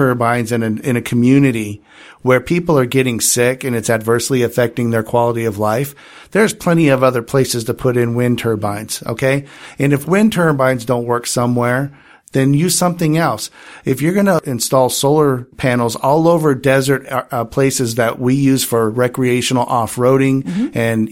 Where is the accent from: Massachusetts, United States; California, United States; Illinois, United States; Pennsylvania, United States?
California, United States; I grew up in Imperial County. Geothermal was very big out there, and there's a lot of land out there where you could put solar panels where nobody goes.